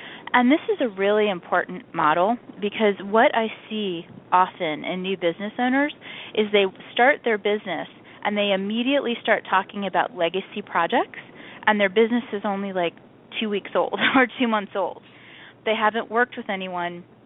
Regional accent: East Coast, United States; Like, I grew up on the East Coast, and I live there now

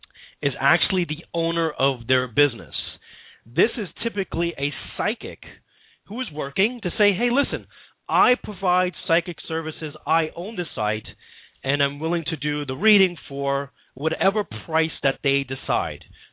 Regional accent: United States; I come obviously from my accent. I think you could tell from the United States. I am in New York

